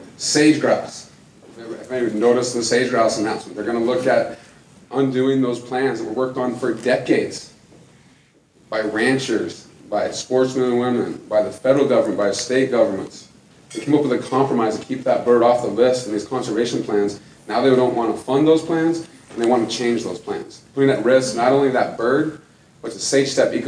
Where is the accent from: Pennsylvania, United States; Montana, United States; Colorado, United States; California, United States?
Montana, United States; But senators from my home state of Montana, Idaho, and Wyoming, they fought him and ultimately stopped him from being able